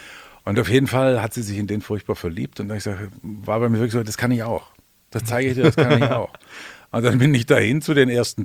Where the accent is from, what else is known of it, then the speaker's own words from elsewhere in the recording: Stuttgart, Baden-Württemberg, Germany; accent: Swabian; Schwäbisch, ich komme aus Stuttgart.